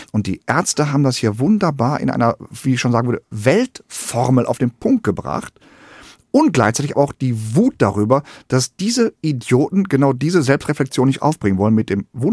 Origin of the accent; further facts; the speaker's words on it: Gelsenkirchen, North Rhine-Westphalia, Germany; Aber ich komme aus dem Ruhrgebiet, aus Gelsenkirchen.